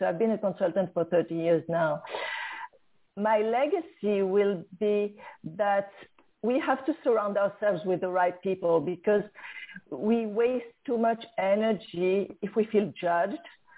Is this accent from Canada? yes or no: no; Morocco; I grew up in Morocco.